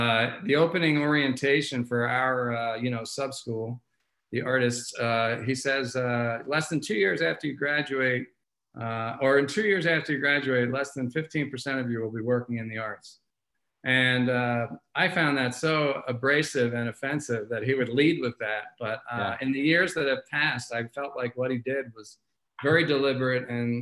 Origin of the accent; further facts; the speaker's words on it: Philadelphia, Pennsylvania, United States; I'm from Philly originally, so that was a skip and a jump.